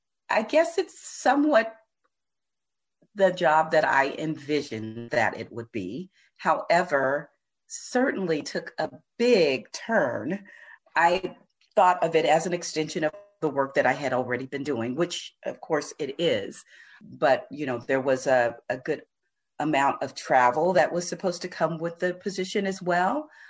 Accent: Oakland, California, United States; And it happened to be right in my hometown, not hometown, but in my town. I'm actually from Oakland.

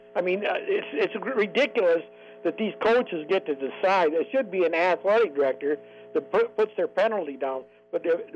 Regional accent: Flint, Michigan, United States; now in Fort Wayne, United States; I've been in Fort Wayne, Indiana now for about 14, 15 years since I come from Flint, Michigan, retired.

